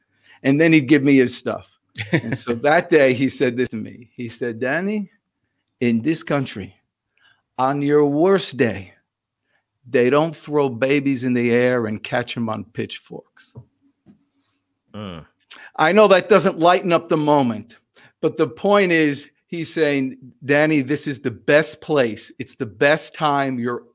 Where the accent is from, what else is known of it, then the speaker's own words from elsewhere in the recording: New Jersey, United States; and I'm from New Jersey, a lot of Italian.